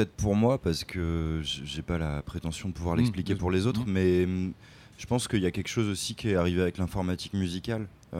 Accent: Pays de la Loire, France; Non, alors je suis de la Mayenne.

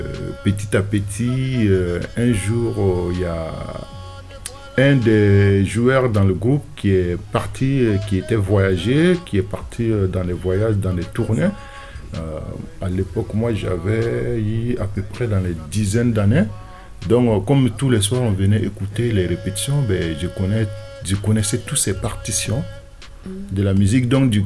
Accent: Burkina Faso; now in France; Je suis burkinabé français. Je suis d'origine burkinabé et français parce que je vis maintenant en France et j'ai la nationalité française. Donc j'ai quitté l'Afrique et maintenant je suis en France. Ma vie est en France.

